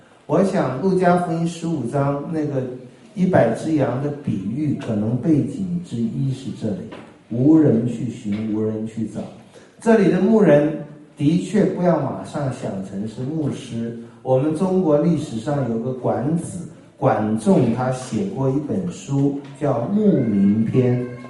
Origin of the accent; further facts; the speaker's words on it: Taiwan; 我们小时候在台湾